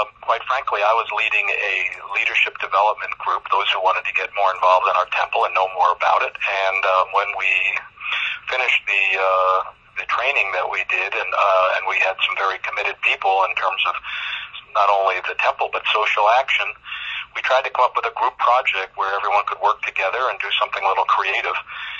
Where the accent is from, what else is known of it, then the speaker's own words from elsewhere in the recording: Connecticut, United States; I grew up in Connecticut, so I know.